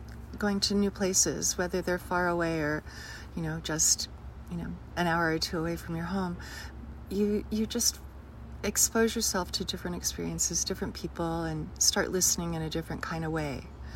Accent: Wyoming, United States; And let's be clear, I'm from Wyoming. So this is home for me.

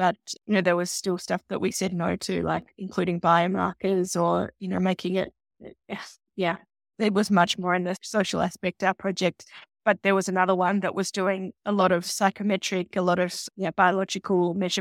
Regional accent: Australia; now in Austria; But I guess it could also be that being Australian gives you a little bit of courage in moving around the world.

